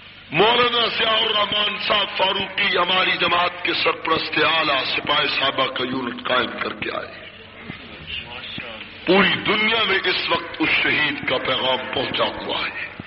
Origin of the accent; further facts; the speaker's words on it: Jhang, Punjab, Pakistan; آج کوئی آدمی پوچھتا ہے تم کس شہر سے آئے ہو؟ میں جنگ سے آیا ہوں.